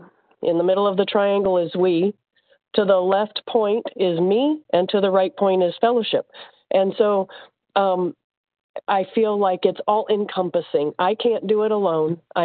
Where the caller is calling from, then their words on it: Indiana, United States; I'm calling from Indiana.